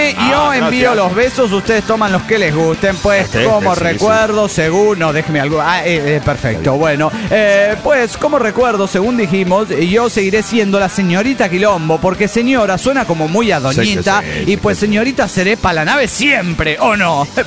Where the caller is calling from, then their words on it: Managua, Nicaragua; de Managua, Nicaragua.